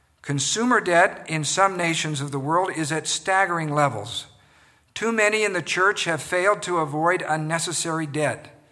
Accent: Tyhee, Idaho, United States; I grew up outside of Pocatello in the little farming community of Tyhee.

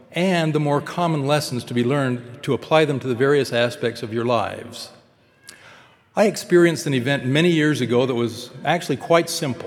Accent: California, United States; I grew up in the East Bay in Northern California.

